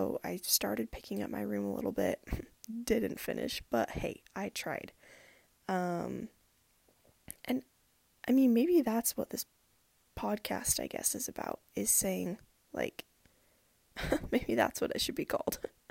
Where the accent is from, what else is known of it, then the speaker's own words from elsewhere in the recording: Utah, United States; I am from the U.S. I'm from Utah.